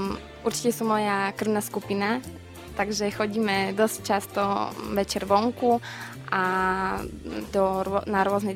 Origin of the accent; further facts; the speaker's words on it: Choňkovce, Košice Region, Slovakia; now in Košice, Slovakia; Ja som pochádzam z okresu Sobrance, z dediny Choňkovce.